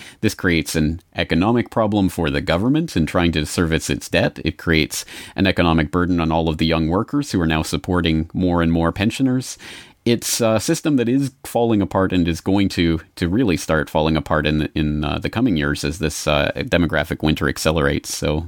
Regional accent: Canada; I'm from Canada. It's a huge country, but only 30 million people.

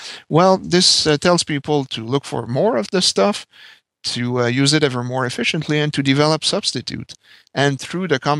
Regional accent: Canada; accent: French-Canadian; if your listeners have not picked up on my accent, I'm French-Canadian.

